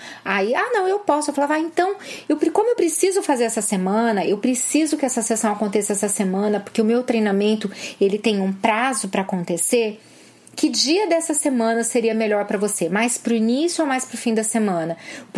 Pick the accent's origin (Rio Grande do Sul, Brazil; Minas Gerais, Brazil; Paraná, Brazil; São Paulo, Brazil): Paraná, Brazil; eu não moro aqui há muito tempo, não. Eu sou do Paraná.